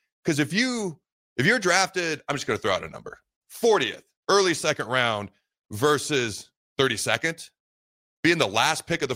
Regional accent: Washington, United States; also born or lived in Hastings; Again, I was born in Hastings, but grew up in the state of Washington. My dad's job took him up there, so that's where I grew up.

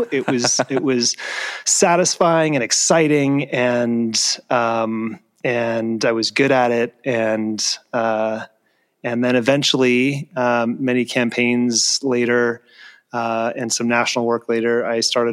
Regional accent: Nevada, United States; I grew up in Nevada, so I worked for a senator there, conservative Republican senator.

